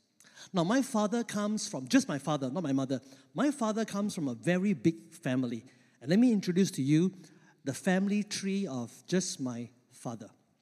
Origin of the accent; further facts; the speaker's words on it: Kluang, Johor, Malaysia; not only I come from Malaysia, I come from the happiest town in Malaysia, and it's called Keluang, all right?